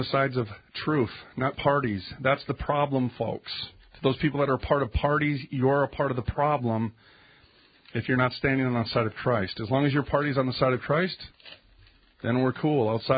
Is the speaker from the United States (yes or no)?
yes; United States; I'm not from China. I'm from America.